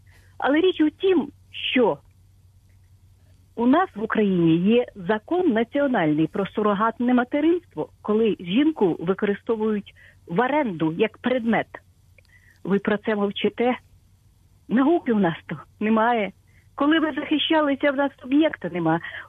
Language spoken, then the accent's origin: Ukrainian; Kyiv, Ukraine; я з Києва.